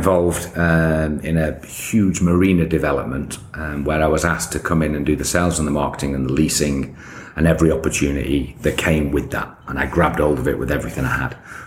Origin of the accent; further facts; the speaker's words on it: United Kingdom; I'm just a British kid and we won't have that arrogance.